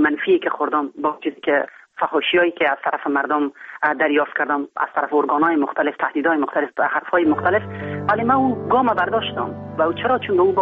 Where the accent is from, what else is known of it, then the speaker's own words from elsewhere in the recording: Kabul, Afghanistan; also born or lived in Herat; پدرم معلم بود در افغانستان، هم در زمانهای قدیم در هرات و همچنان در کابل در رسه استقلال خانواده روشن فکری داشتیم، خوشبختانه خانواده فرهنگی داشتیم و ما در همچین فضای بزرگ شدم